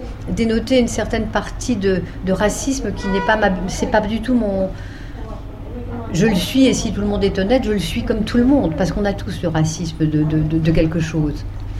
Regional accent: Île-de-France, France; now in Versailles, France; Ça fait plus de 40 ans que j'habite Versailles. Je ne suis pas versaillaise, je ne suis pas née à Versailles, je suis née à Saint-Germain-en-Laye. Mais j'ai toujours vécu dans la région parisienne, dans la banlieue ouest, et je suis à Versailles depuis 71.

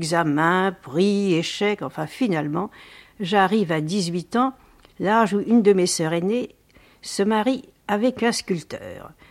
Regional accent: Paris, Île-de-France, France; Je suis parisienne de parents normands, berrichons, mais je suis née près de Charenton.

